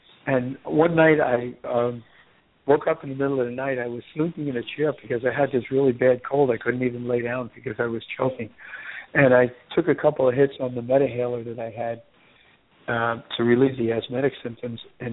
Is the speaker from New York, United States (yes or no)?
yes; New York City, New York, United States; I grew up in Woodhaven, Queens, and earlier in Brooklyn, New York.